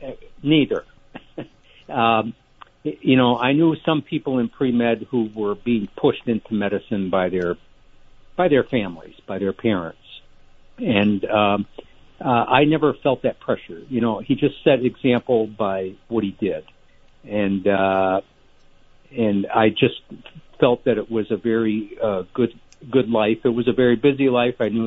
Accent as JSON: {"language": "English", "town": "Rutland", "region": "Vermont", "country": "United States", "tie": "born or raised there", "said": "I grew up in the Rutland area, a native of Rutland, and my dad was a general surgeon in private practice."}